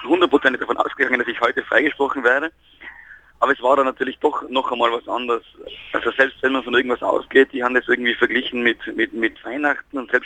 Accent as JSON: {"language": "German", "region": "Tyrol", "country": "Austria", "said": "Ich bin aus Tirol, mhm, und ich bin 3-mal die Woche von Tirol nach Wiener Neustadt gefahren"}